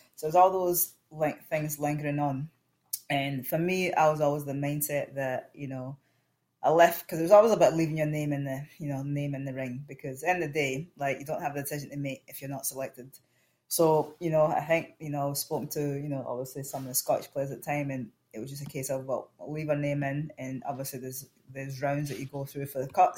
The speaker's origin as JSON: {"language": "English", "country": "United States", "tie": "born there", "said": "And yeah, I was born in America, but I didn't feel American."}